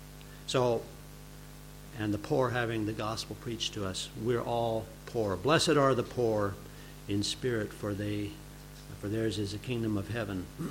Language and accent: English; North Dakota, United States; I am from North Dakota, if you don't know that, and only about 25 miles from Canada